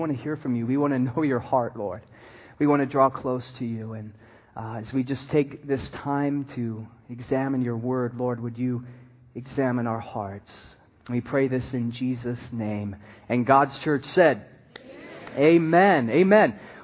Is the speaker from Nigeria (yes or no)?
no; England, United Kingdom; also born or lived in Southern California; now in Maui, United States; I'm from England, then Southern California, and then here.